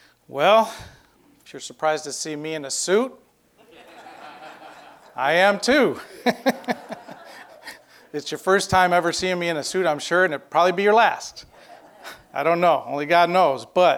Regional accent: New York, United States; moved away as an adult; also born or lived in Texas; I'm a Texan. I was born in New York, but I've been here for 30 years in Texas. I only spent 18 years in New York, so that makes me full-blooded Texan, right?

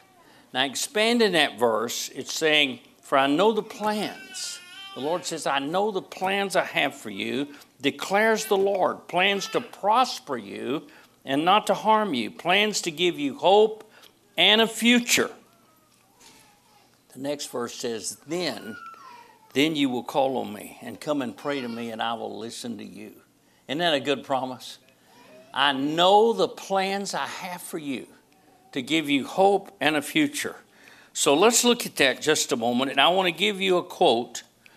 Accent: United States; some of us born and raised in America and spoken English all our life, and we still get stumped.

